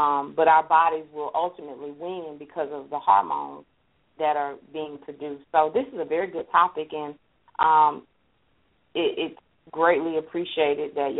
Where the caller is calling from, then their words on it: Atlanta, Georgia, United States; I'm calling from Atlanta.